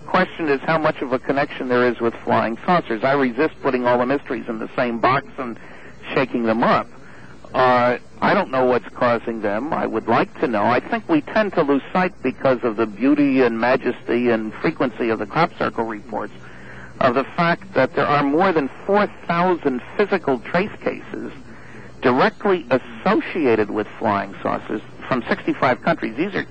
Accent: United States; now in Canada; I'm an American, so I got two governments.

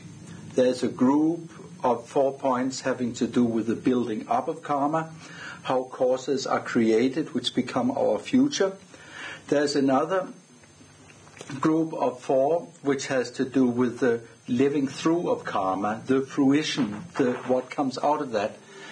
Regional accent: Denmark; English is a second language; I'm from Denmark.

